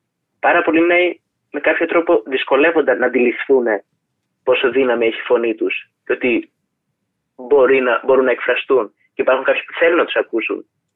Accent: Thessaloniki, Central Macedonia, Greece; Είμαι από τη Θεσσαλονίκη

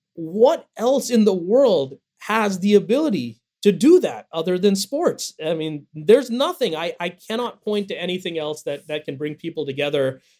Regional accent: India; when growing up in India

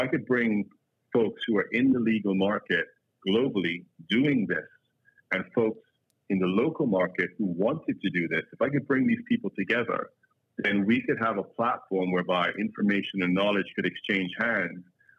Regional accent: Trinidad & Tobago; I'm originally from Trinidad, and Trinidad is the home of the steel pan.

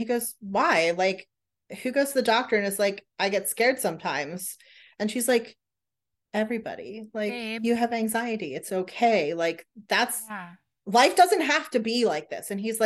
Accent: United States; which like as an American, I don't know what that is.

